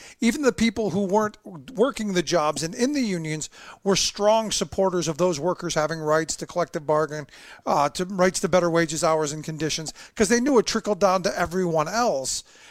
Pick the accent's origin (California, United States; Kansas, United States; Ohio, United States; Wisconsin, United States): Ohio, United States; also born or lived in Pennsylvania; not at the levels that I'm used to growing up in Ohio or living in Pennsylvania, but still there are strong union ties in these communities.